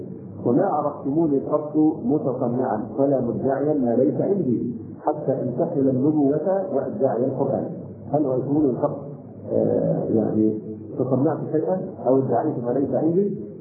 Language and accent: Arabic; Egypt; عندنا في مصر تقالدنا للاسف الشديد